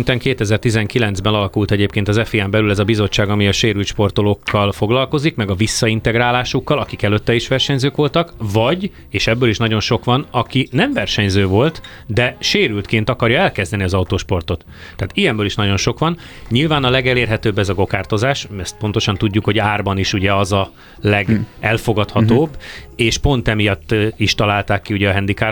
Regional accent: Hungary; amíg nem tudták, hogy nem amerikai vagyok, addig úgy tiszteltek, mint a csávó a vérét adta hazáért, aztán kiderült, hogy magyar.

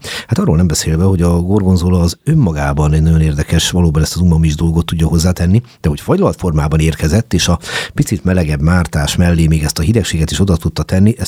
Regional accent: Hungary; én magyar vagyok

